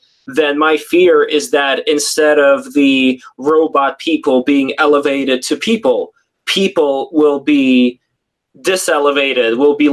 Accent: Russia; Like, since I came from Russia, you could say I was born in the Soviet Union. It was around 1988 that I was born, so the Soviet Union was still active.

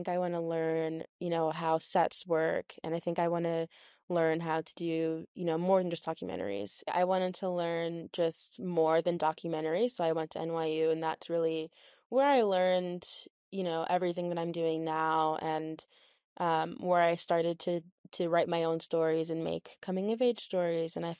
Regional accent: Maryland, United States; So growing up in Maryland, I was surrounded by a lot of kind of middle, upper class Black families.

